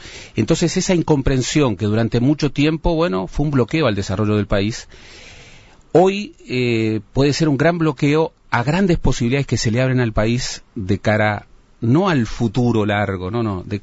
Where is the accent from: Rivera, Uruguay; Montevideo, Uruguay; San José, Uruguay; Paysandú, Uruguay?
Montevideo, Uruguay; Primero me gustaría señalar que soy un montevideano puro y duro.